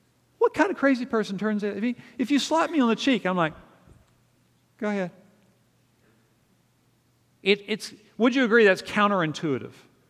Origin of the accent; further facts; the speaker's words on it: Winchester, Virginia, United States; especially if you're raised in Virginia, where I was raised out in the Shenandoah Valley.